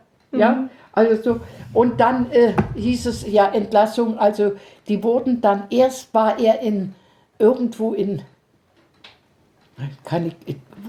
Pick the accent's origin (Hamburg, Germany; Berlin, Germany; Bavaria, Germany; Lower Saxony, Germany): Berlin, Germany; Kaiserdamm bei uns in Charlottenburg.